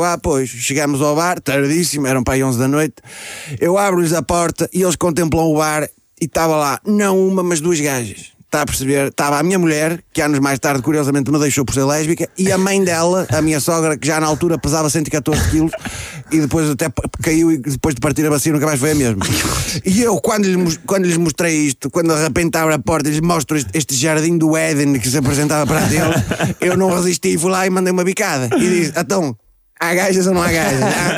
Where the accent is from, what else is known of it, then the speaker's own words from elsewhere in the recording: Esquelhão, Centro, Portugal; Que eu não sou de lá, eu sou do Esquelhão. Faz parte do concelho, mas é um bocadinho mais para cima. Eu fui para lá com 18 anos